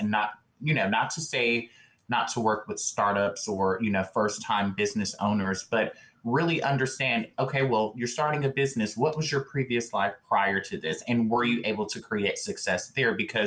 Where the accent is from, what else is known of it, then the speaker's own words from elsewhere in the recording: Deep South, United States; You know, that's just how I was raised in the Deep South.